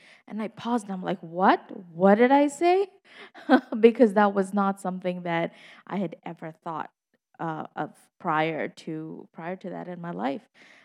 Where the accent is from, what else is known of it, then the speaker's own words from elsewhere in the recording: India; now in Lake Orion, United States; I am I'm Indian like Sue, but not the same kind of Indian. I am Asian Indian. I'm from the country of India.